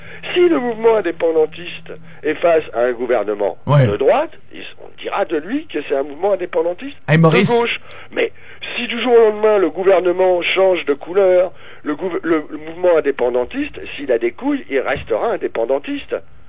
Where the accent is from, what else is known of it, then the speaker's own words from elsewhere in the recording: France; je suis français quand même